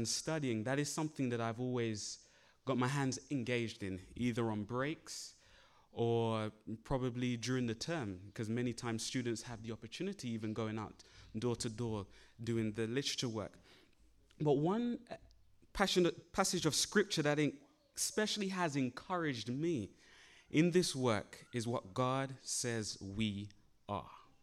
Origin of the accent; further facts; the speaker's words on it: London, United Kingdom; now in Virginia, United States; I am actually a student studying in Heartland College in Virginia, but I'm originally from England, London, England, as you probably could tell from my accent.